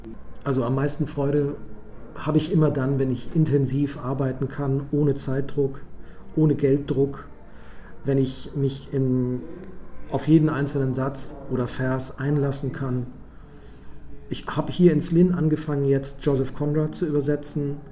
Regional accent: Bavaria, Germany; Und wenn man sich als Bayer zu erkennen gibt, der nicht bayerisch spricht, ich kann zwar bayerisch sprechen, aber ich tue es natürlich nicht auf der Straße, dann sind sie immer sehr überrascht, dass ich tatsächlich, wie Sie gerade sagen, aus dem tiefsten Bayern komme.

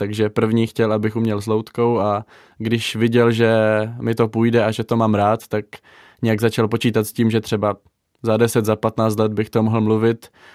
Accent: Moravia, Czechia; No, já jsem z Moravy a no?

